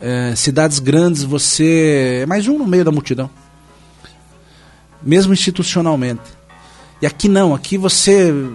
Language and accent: Portuguese; Curitiba, Paraná, Brazil; born there; eu sou oficial do Corpo de Bombeiros do Paraná, nascido em Curitiba, há muito tempo atrás, né?